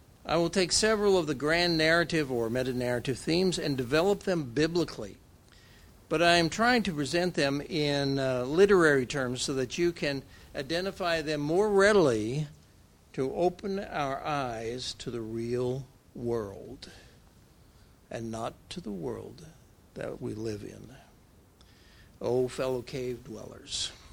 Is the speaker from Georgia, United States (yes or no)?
no; Texas, United States; Now, that didn't mean a whole lot to me growing up in the Texas Panhandle.